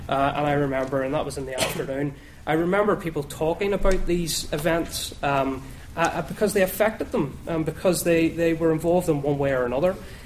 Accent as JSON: {"language": "English", "town": "Rathcoole", "region": "Northern Ireland", "country": "United Kingdom", "tie": "born or raised there", "said": "I grew up in Rathcoole. I didn't pass the 11+."}